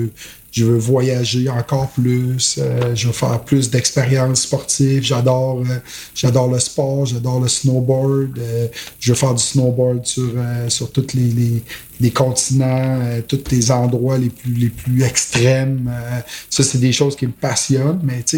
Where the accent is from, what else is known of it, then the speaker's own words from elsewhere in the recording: Quebec, Canada; je suis un Québécois fier de ses racines.